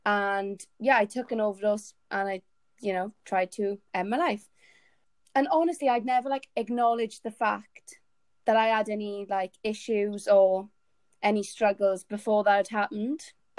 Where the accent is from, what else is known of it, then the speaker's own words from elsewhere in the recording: Wales, United Kingdom; I'm 23, I'm from Wales.